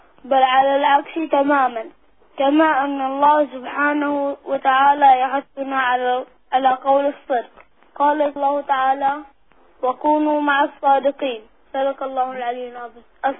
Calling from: Bahrain; من البحرين. أبارك لكم حلول شهر رمضان المبارك

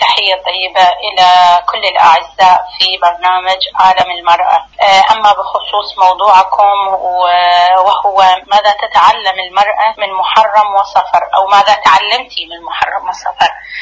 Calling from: Iraq; من العراق.

